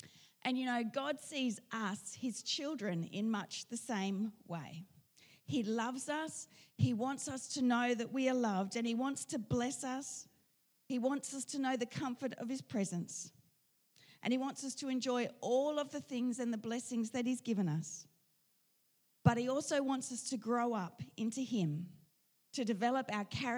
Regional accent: Northern Territory, Australia; I grew up in the Northern Territory, and we went on a lot of camping trips.

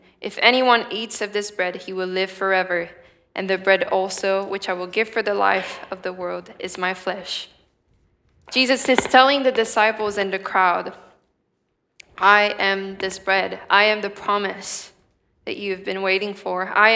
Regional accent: Switzerland; Maybe you'd like to go ski in the Alps in Switzerland, my home country.

